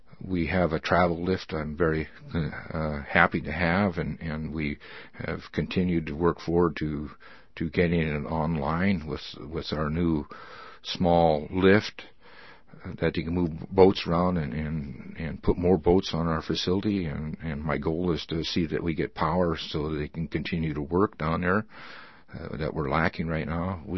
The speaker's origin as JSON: {"language": "English", "town": "Wrangell", "region": "Alaska", "country": "United States", "tie": "born or raised there", "said": "I was born and raised here in Wrangell. I went to Wrangell High School. I've been involved in business in Wrangell for over 30 years with my brother and my family"}